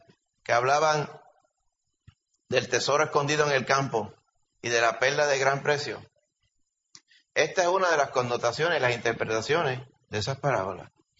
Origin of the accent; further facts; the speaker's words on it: Puerto Rico; Aparte de nosotros como puertorriqueños pensar que era un listo.